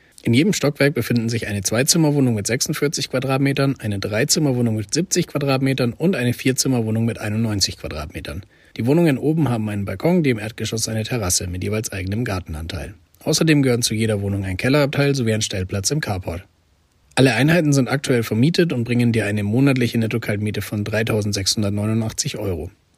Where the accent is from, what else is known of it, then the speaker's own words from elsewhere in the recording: Nuremberg, Bavaria, Germany; Als Nürnberger ist mir Sulzbach-Rosenberg natürlich ein Begriff.